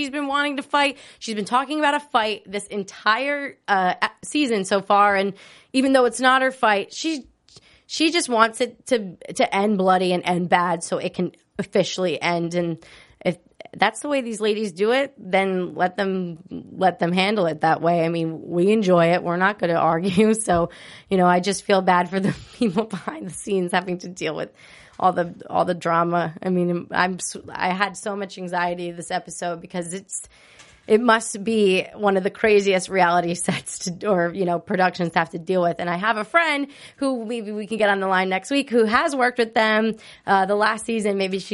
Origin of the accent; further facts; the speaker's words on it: New Jersey, United States; Now, I'm from New Jersey, and see, it's not just a Jersey thing. Like, maybe it's just an East Coast thing.